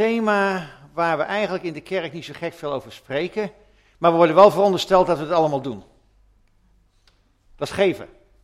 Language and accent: Dutch; Netherlands; want wij zijn Nederlanders